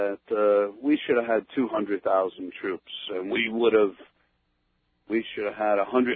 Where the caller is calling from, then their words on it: Ronkonkoma, New York, United States; Right around the corner, Ronkonkoma.